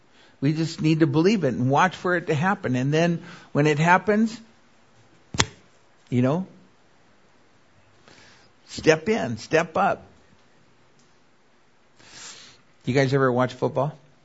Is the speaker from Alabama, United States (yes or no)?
no; Seattle, Washington, United States; My brother Wayne and I, we love the Northwest. Don't ask us why. It's the toughest area to work. But we grew up there. We grew up in Ballard with all the Norwegians. We both have webbed feet from all the rain.